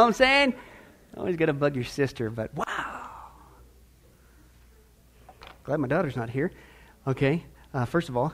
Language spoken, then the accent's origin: English; Midwest, United States; I grew up in the Midwest. I don't remember them quite this bad.